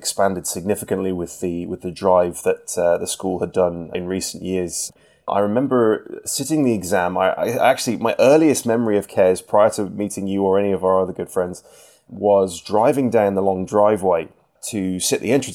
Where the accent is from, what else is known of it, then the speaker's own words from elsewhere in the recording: Sutton Coldfield, West Midlands, United Kingdom; I grew up just outside of Birmingham in a suburb called Sutton Coldfield. It was a pretty quiet and pretty uneventful suburb